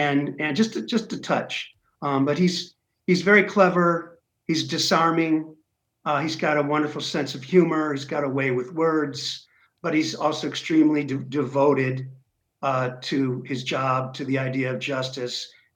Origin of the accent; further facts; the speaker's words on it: Detroit, Michigan, United States; Yes, okay. I'm from Detroit, basically.